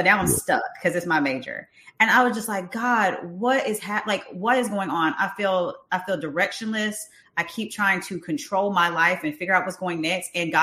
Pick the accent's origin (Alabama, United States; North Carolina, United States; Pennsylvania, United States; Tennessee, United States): North Carolina, United States; Hickory; But the background for me is I grew up in Hickory, North Carolina. So I'm a country girl at heart.